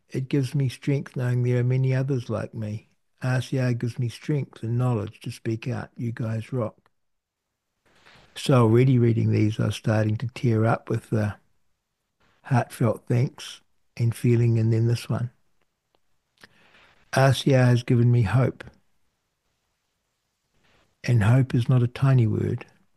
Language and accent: English; New Zealand; now in Sydney, Australia; I'm a Kiwi living in Sydney